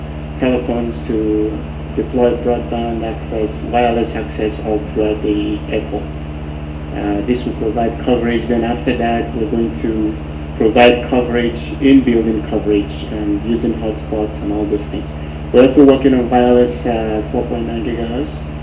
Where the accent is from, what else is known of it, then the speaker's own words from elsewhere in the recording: Oregon, United States; By the way, I'm from Oregon. I went to school in Oregon, Oregon State.